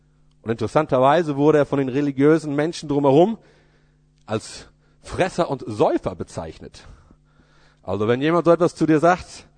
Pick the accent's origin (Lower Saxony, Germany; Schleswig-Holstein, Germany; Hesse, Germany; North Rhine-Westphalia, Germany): Lower Saxony, Germany; Emden; Und aus der gleichen Stadt komme ich, sprich aus Emden. Das heißt, vor euch steht ein waschechter Ostfriese mit ostfriesischem Blut in den Adern.